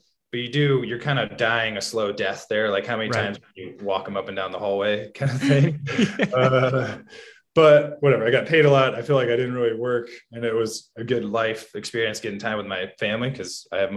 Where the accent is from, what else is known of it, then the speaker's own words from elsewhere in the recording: Wisconsin, United States; Or like, God, the Badgers suck this year. I'm originally from Wisconsin.